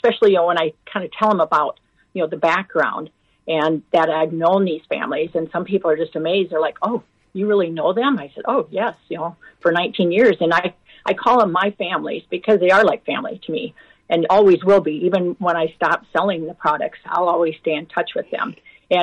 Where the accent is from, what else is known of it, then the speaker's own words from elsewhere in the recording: Manson, Iowa, United States; now in Ames, United States; Well, I grew up in Manson, which is about an hour and a half northwest of here, but I've lived in Ames since 1979.